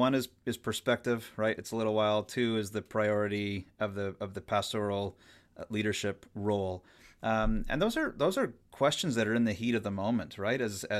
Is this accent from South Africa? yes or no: no; Ontario, Canada; I come from the Ottawa Valley in Canada